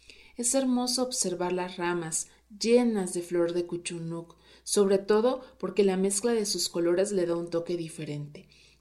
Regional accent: Tuxtla Gutiérrez, Chiapas, Mexico; Para quienes somos originarios de Tuxtla Gutiérrez, quizás sí es común.

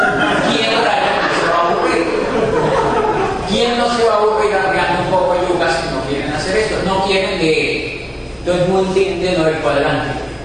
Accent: Colombia; Somos colombianos, no somos buenos.

